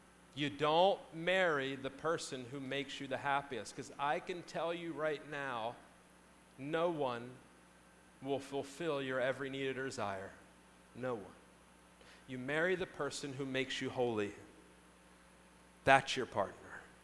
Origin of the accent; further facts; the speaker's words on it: New Jersey, United States; It's a thing we eat a lot in the Northeast. I grew up in New Jersey. We had wedding soup all the time.